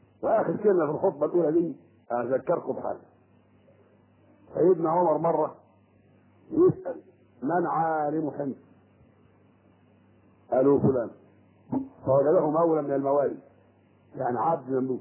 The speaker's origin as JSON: {"language": "Arabic", "region": "Sharqia Governorate", "country": "Egypt", "said": "انا شرقاوي من الشرقيه."}